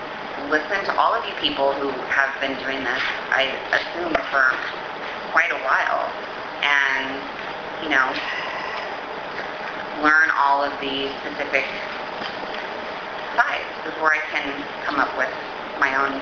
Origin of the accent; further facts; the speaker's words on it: Pasadena, California, United States; also born or lived in Richmond, Virginia; now in Newton, United States; I had the fortunate experience of growing up in Pasadena, California, and it's a very beautiful city, and in a lot of ways, Newton is like that.